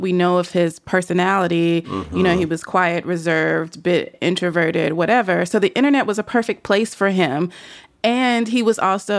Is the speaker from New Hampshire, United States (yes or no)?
no; Nashville, Tennessee, United States; So I asked him what was his favorite thing about Nashville, my hometown.